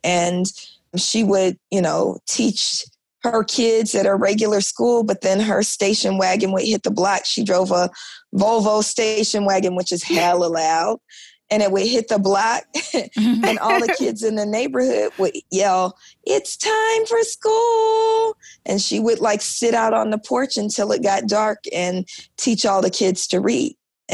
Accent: Oakland, California, United States; born there; So I was born in Oakland in the 1970s. And, you know, consciousness is in the air.

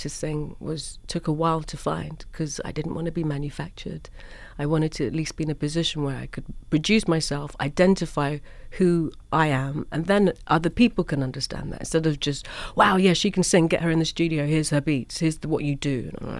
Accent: London, United Kingdom; I am a proud Londoner, though, but my city's changed a lot.

